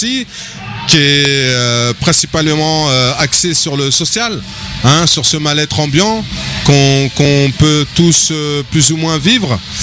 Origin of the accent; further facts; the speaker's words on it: Mantes-la-Jolie, Île-de-France, France; moi, je suis originaire de Mantes-la-Jolie, j'ai 45 ans. Donc un sacré passif à Mantes.